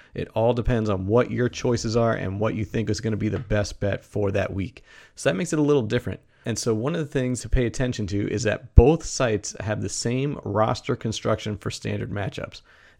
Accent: Boston, Massachusetts, United States; I'm from Boston. People think that sounds funny, but tournament doesn't sound right to me.

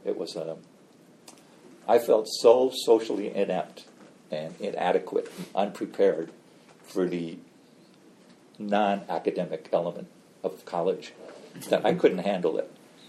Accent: Gary, Indiana, United States; I grew up in Gary, Indiana, and I kind of, my family wasn't that different than the other families on the block.

